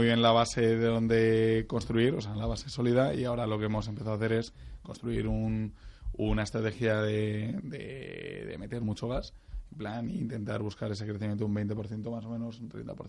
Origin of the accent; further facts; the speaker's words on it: Torrelodones, Community of Madrid, Spain; aunque no soy de Alcobendas, de hecho, soy de Torre, o sea, de bastante más lejos, Torrelodones.